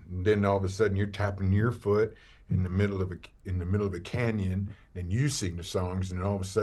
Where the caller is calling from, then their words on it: Las Vegas, New Mexico, United States; Las Vegas, New Mexico, the original.